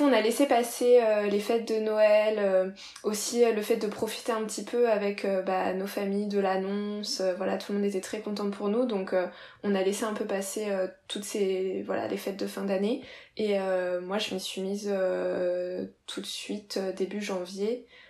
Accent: Reims, Grand Est, France; Comme je te le disais, moi je viens de Reims

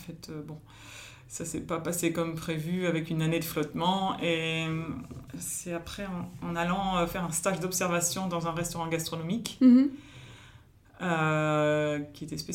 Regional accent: Nantes, Pays de la Loire, France; also born or lived in Bordeaux; jusqu'à mes 5 ans, mes 18 ans à Nantes. Mais mes parents sont plutôt de la région de l'Auvergne.

